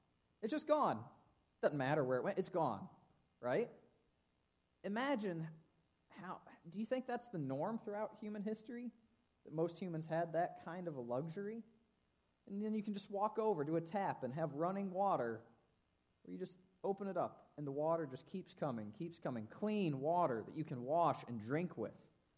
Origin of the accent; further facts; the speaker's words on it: United States; I like being an American. I like being free. I like my liberty.